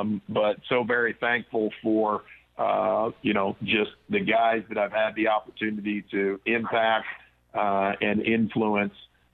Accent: Baltimore, Maryland, United States; born there; my dad played for the Baltimore Colts, and I was born in Baltimore. So the first 5 years of my life lived there.

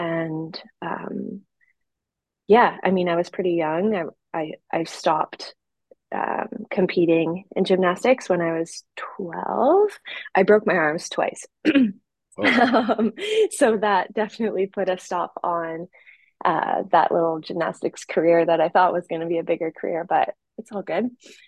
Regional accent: Ontario, Canada; also born or lived in Vancouver; now in Tofino, Canada; Previous to that, we were in Vancouver. I'm originally from Ontario, but I was living in Vancouver for about 6.5 years. And yeah, and our journey took us here to Tofino.

